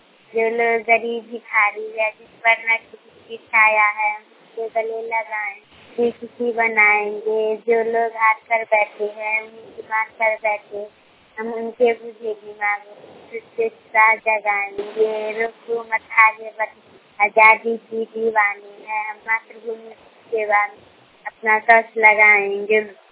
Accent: Samastipur, Bihar, India; सारण से समस्तीपुर की रहने वाली हूँ।

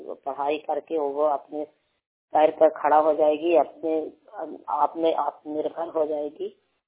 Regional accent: Puna Jhari Bigha, Bihar, India; मैं पूना पंचायत की हूँ। मेरा गांव पूना झरी बिगहा है।

